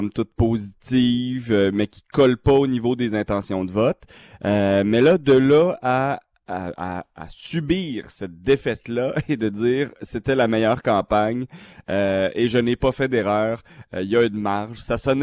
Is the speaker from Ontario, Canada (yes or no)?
yes; Ottawa, Ontario, Canada; born there; Bien, je suis né à Ottawa. Je suis né à l'hôpital Montfort.